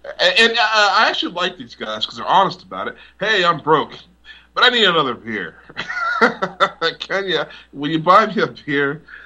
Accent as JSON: {"language": "English", "country": "United States", "lives_now": "Poland", "said": "Well, see, the thing is, I'm American, and Americans are worshipped over here, so I have that edge."}